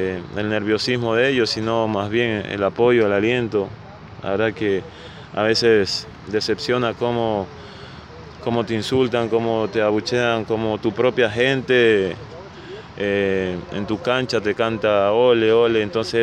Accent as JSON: {"language": "Spanish", "country": "Ecuador", "said": "basta de que como ecuatorianos no nos apoyemos"}